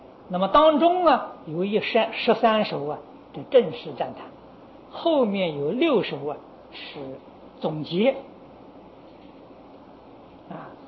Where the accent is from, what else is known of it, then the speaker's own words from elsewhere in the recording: China; 我们中国人讲玉皇大帝